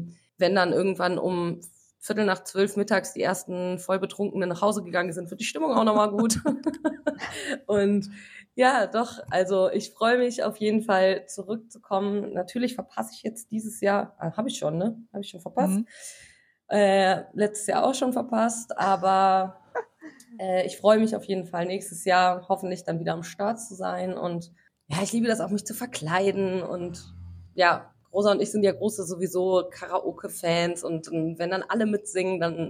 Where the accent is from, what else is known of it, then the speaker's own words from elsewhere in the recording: Cologne, North Rhine-Westphalia, Germany; Ja, also ich bin in Köln und Umgebung groß geworden